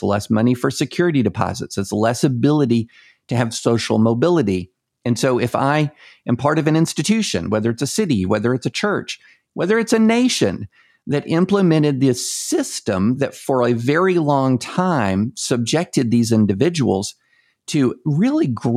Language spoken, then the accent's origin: English; the South, United States; So just, you know, I'm from the South. My family's from the South.